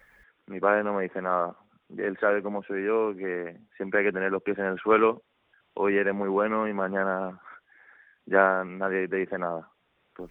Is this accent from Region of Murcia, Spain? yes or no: yes; Murcia, Region of Murcia, Spain; also born or lived in Cartagena; empecé jugando en Jabalí, en mi pueblo de Murcia, que aunque naciera en Cartagena siempre he vivido toda mi vida en Murcia